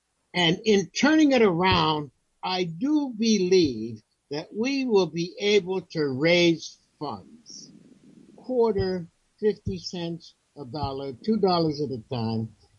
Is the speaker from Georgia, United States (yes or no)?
no; Pennsylvania, United States; I grew up working class, like people never understood. People only have a word for that. I grew up in Western Pennsylvania, small steel coal town.